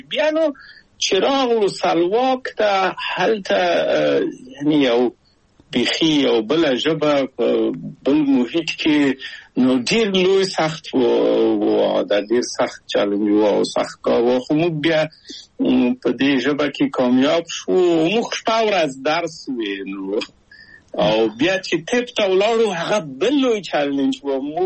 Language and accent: Pashto; Kabul, Afghanistan; moved away as an adult; زه له کابل په یو دولتي بورس چکسلواکیا ته راغلم